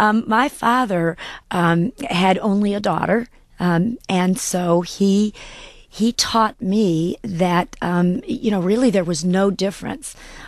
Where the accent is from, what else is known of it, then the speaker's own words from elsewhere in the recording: Lima, Ohio, United States; I grew up in Lima, Ohio, a small rural town in the northwest of Ohio